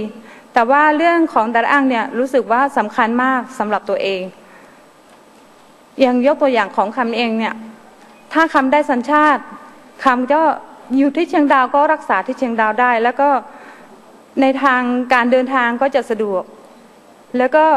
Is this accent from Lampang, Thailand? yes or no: no; Ban Nor Lae, Chiang Mai, Thailand; born there; ทั้งที่เราเกิดที่แผ่นดินไทยทำไมเขาเรียกว่าคนพม่าทั้งที่ภาษาพม่าเราก็พูดไม่ได้พูดไม่เป็นเหมือนกันแต่ว่าตกไปเป็นคนพม่าจริงๆแล้ว … เองเนี่ยเกิดที่บ้านนอแลค่ะ